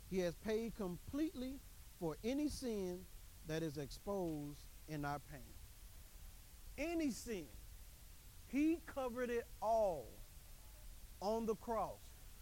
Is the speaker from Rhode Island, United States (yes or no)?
no; East St. Louis, Illinois, United States; I grew up in East St. Louis, boy.